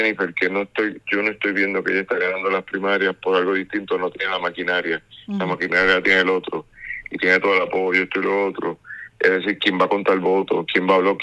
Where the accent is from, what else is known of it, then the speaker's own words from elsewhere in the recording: Puerto Rico; Pero yo como puertorriqueño que no creo en la relación con Estados Unidos